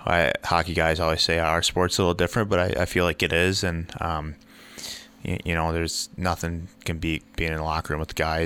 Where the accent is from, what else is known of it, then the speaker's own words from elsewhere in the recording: Canton, Michigan, United States; I'm from Canton, Michigan. I played my minor hockey just in the Plymouth Stingray organization.